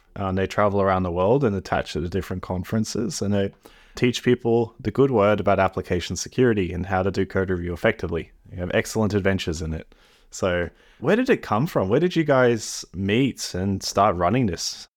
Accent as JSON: {"language": "English", "country": "Australia", "tie": "born or raised there", "said": "Growing up in Australia"}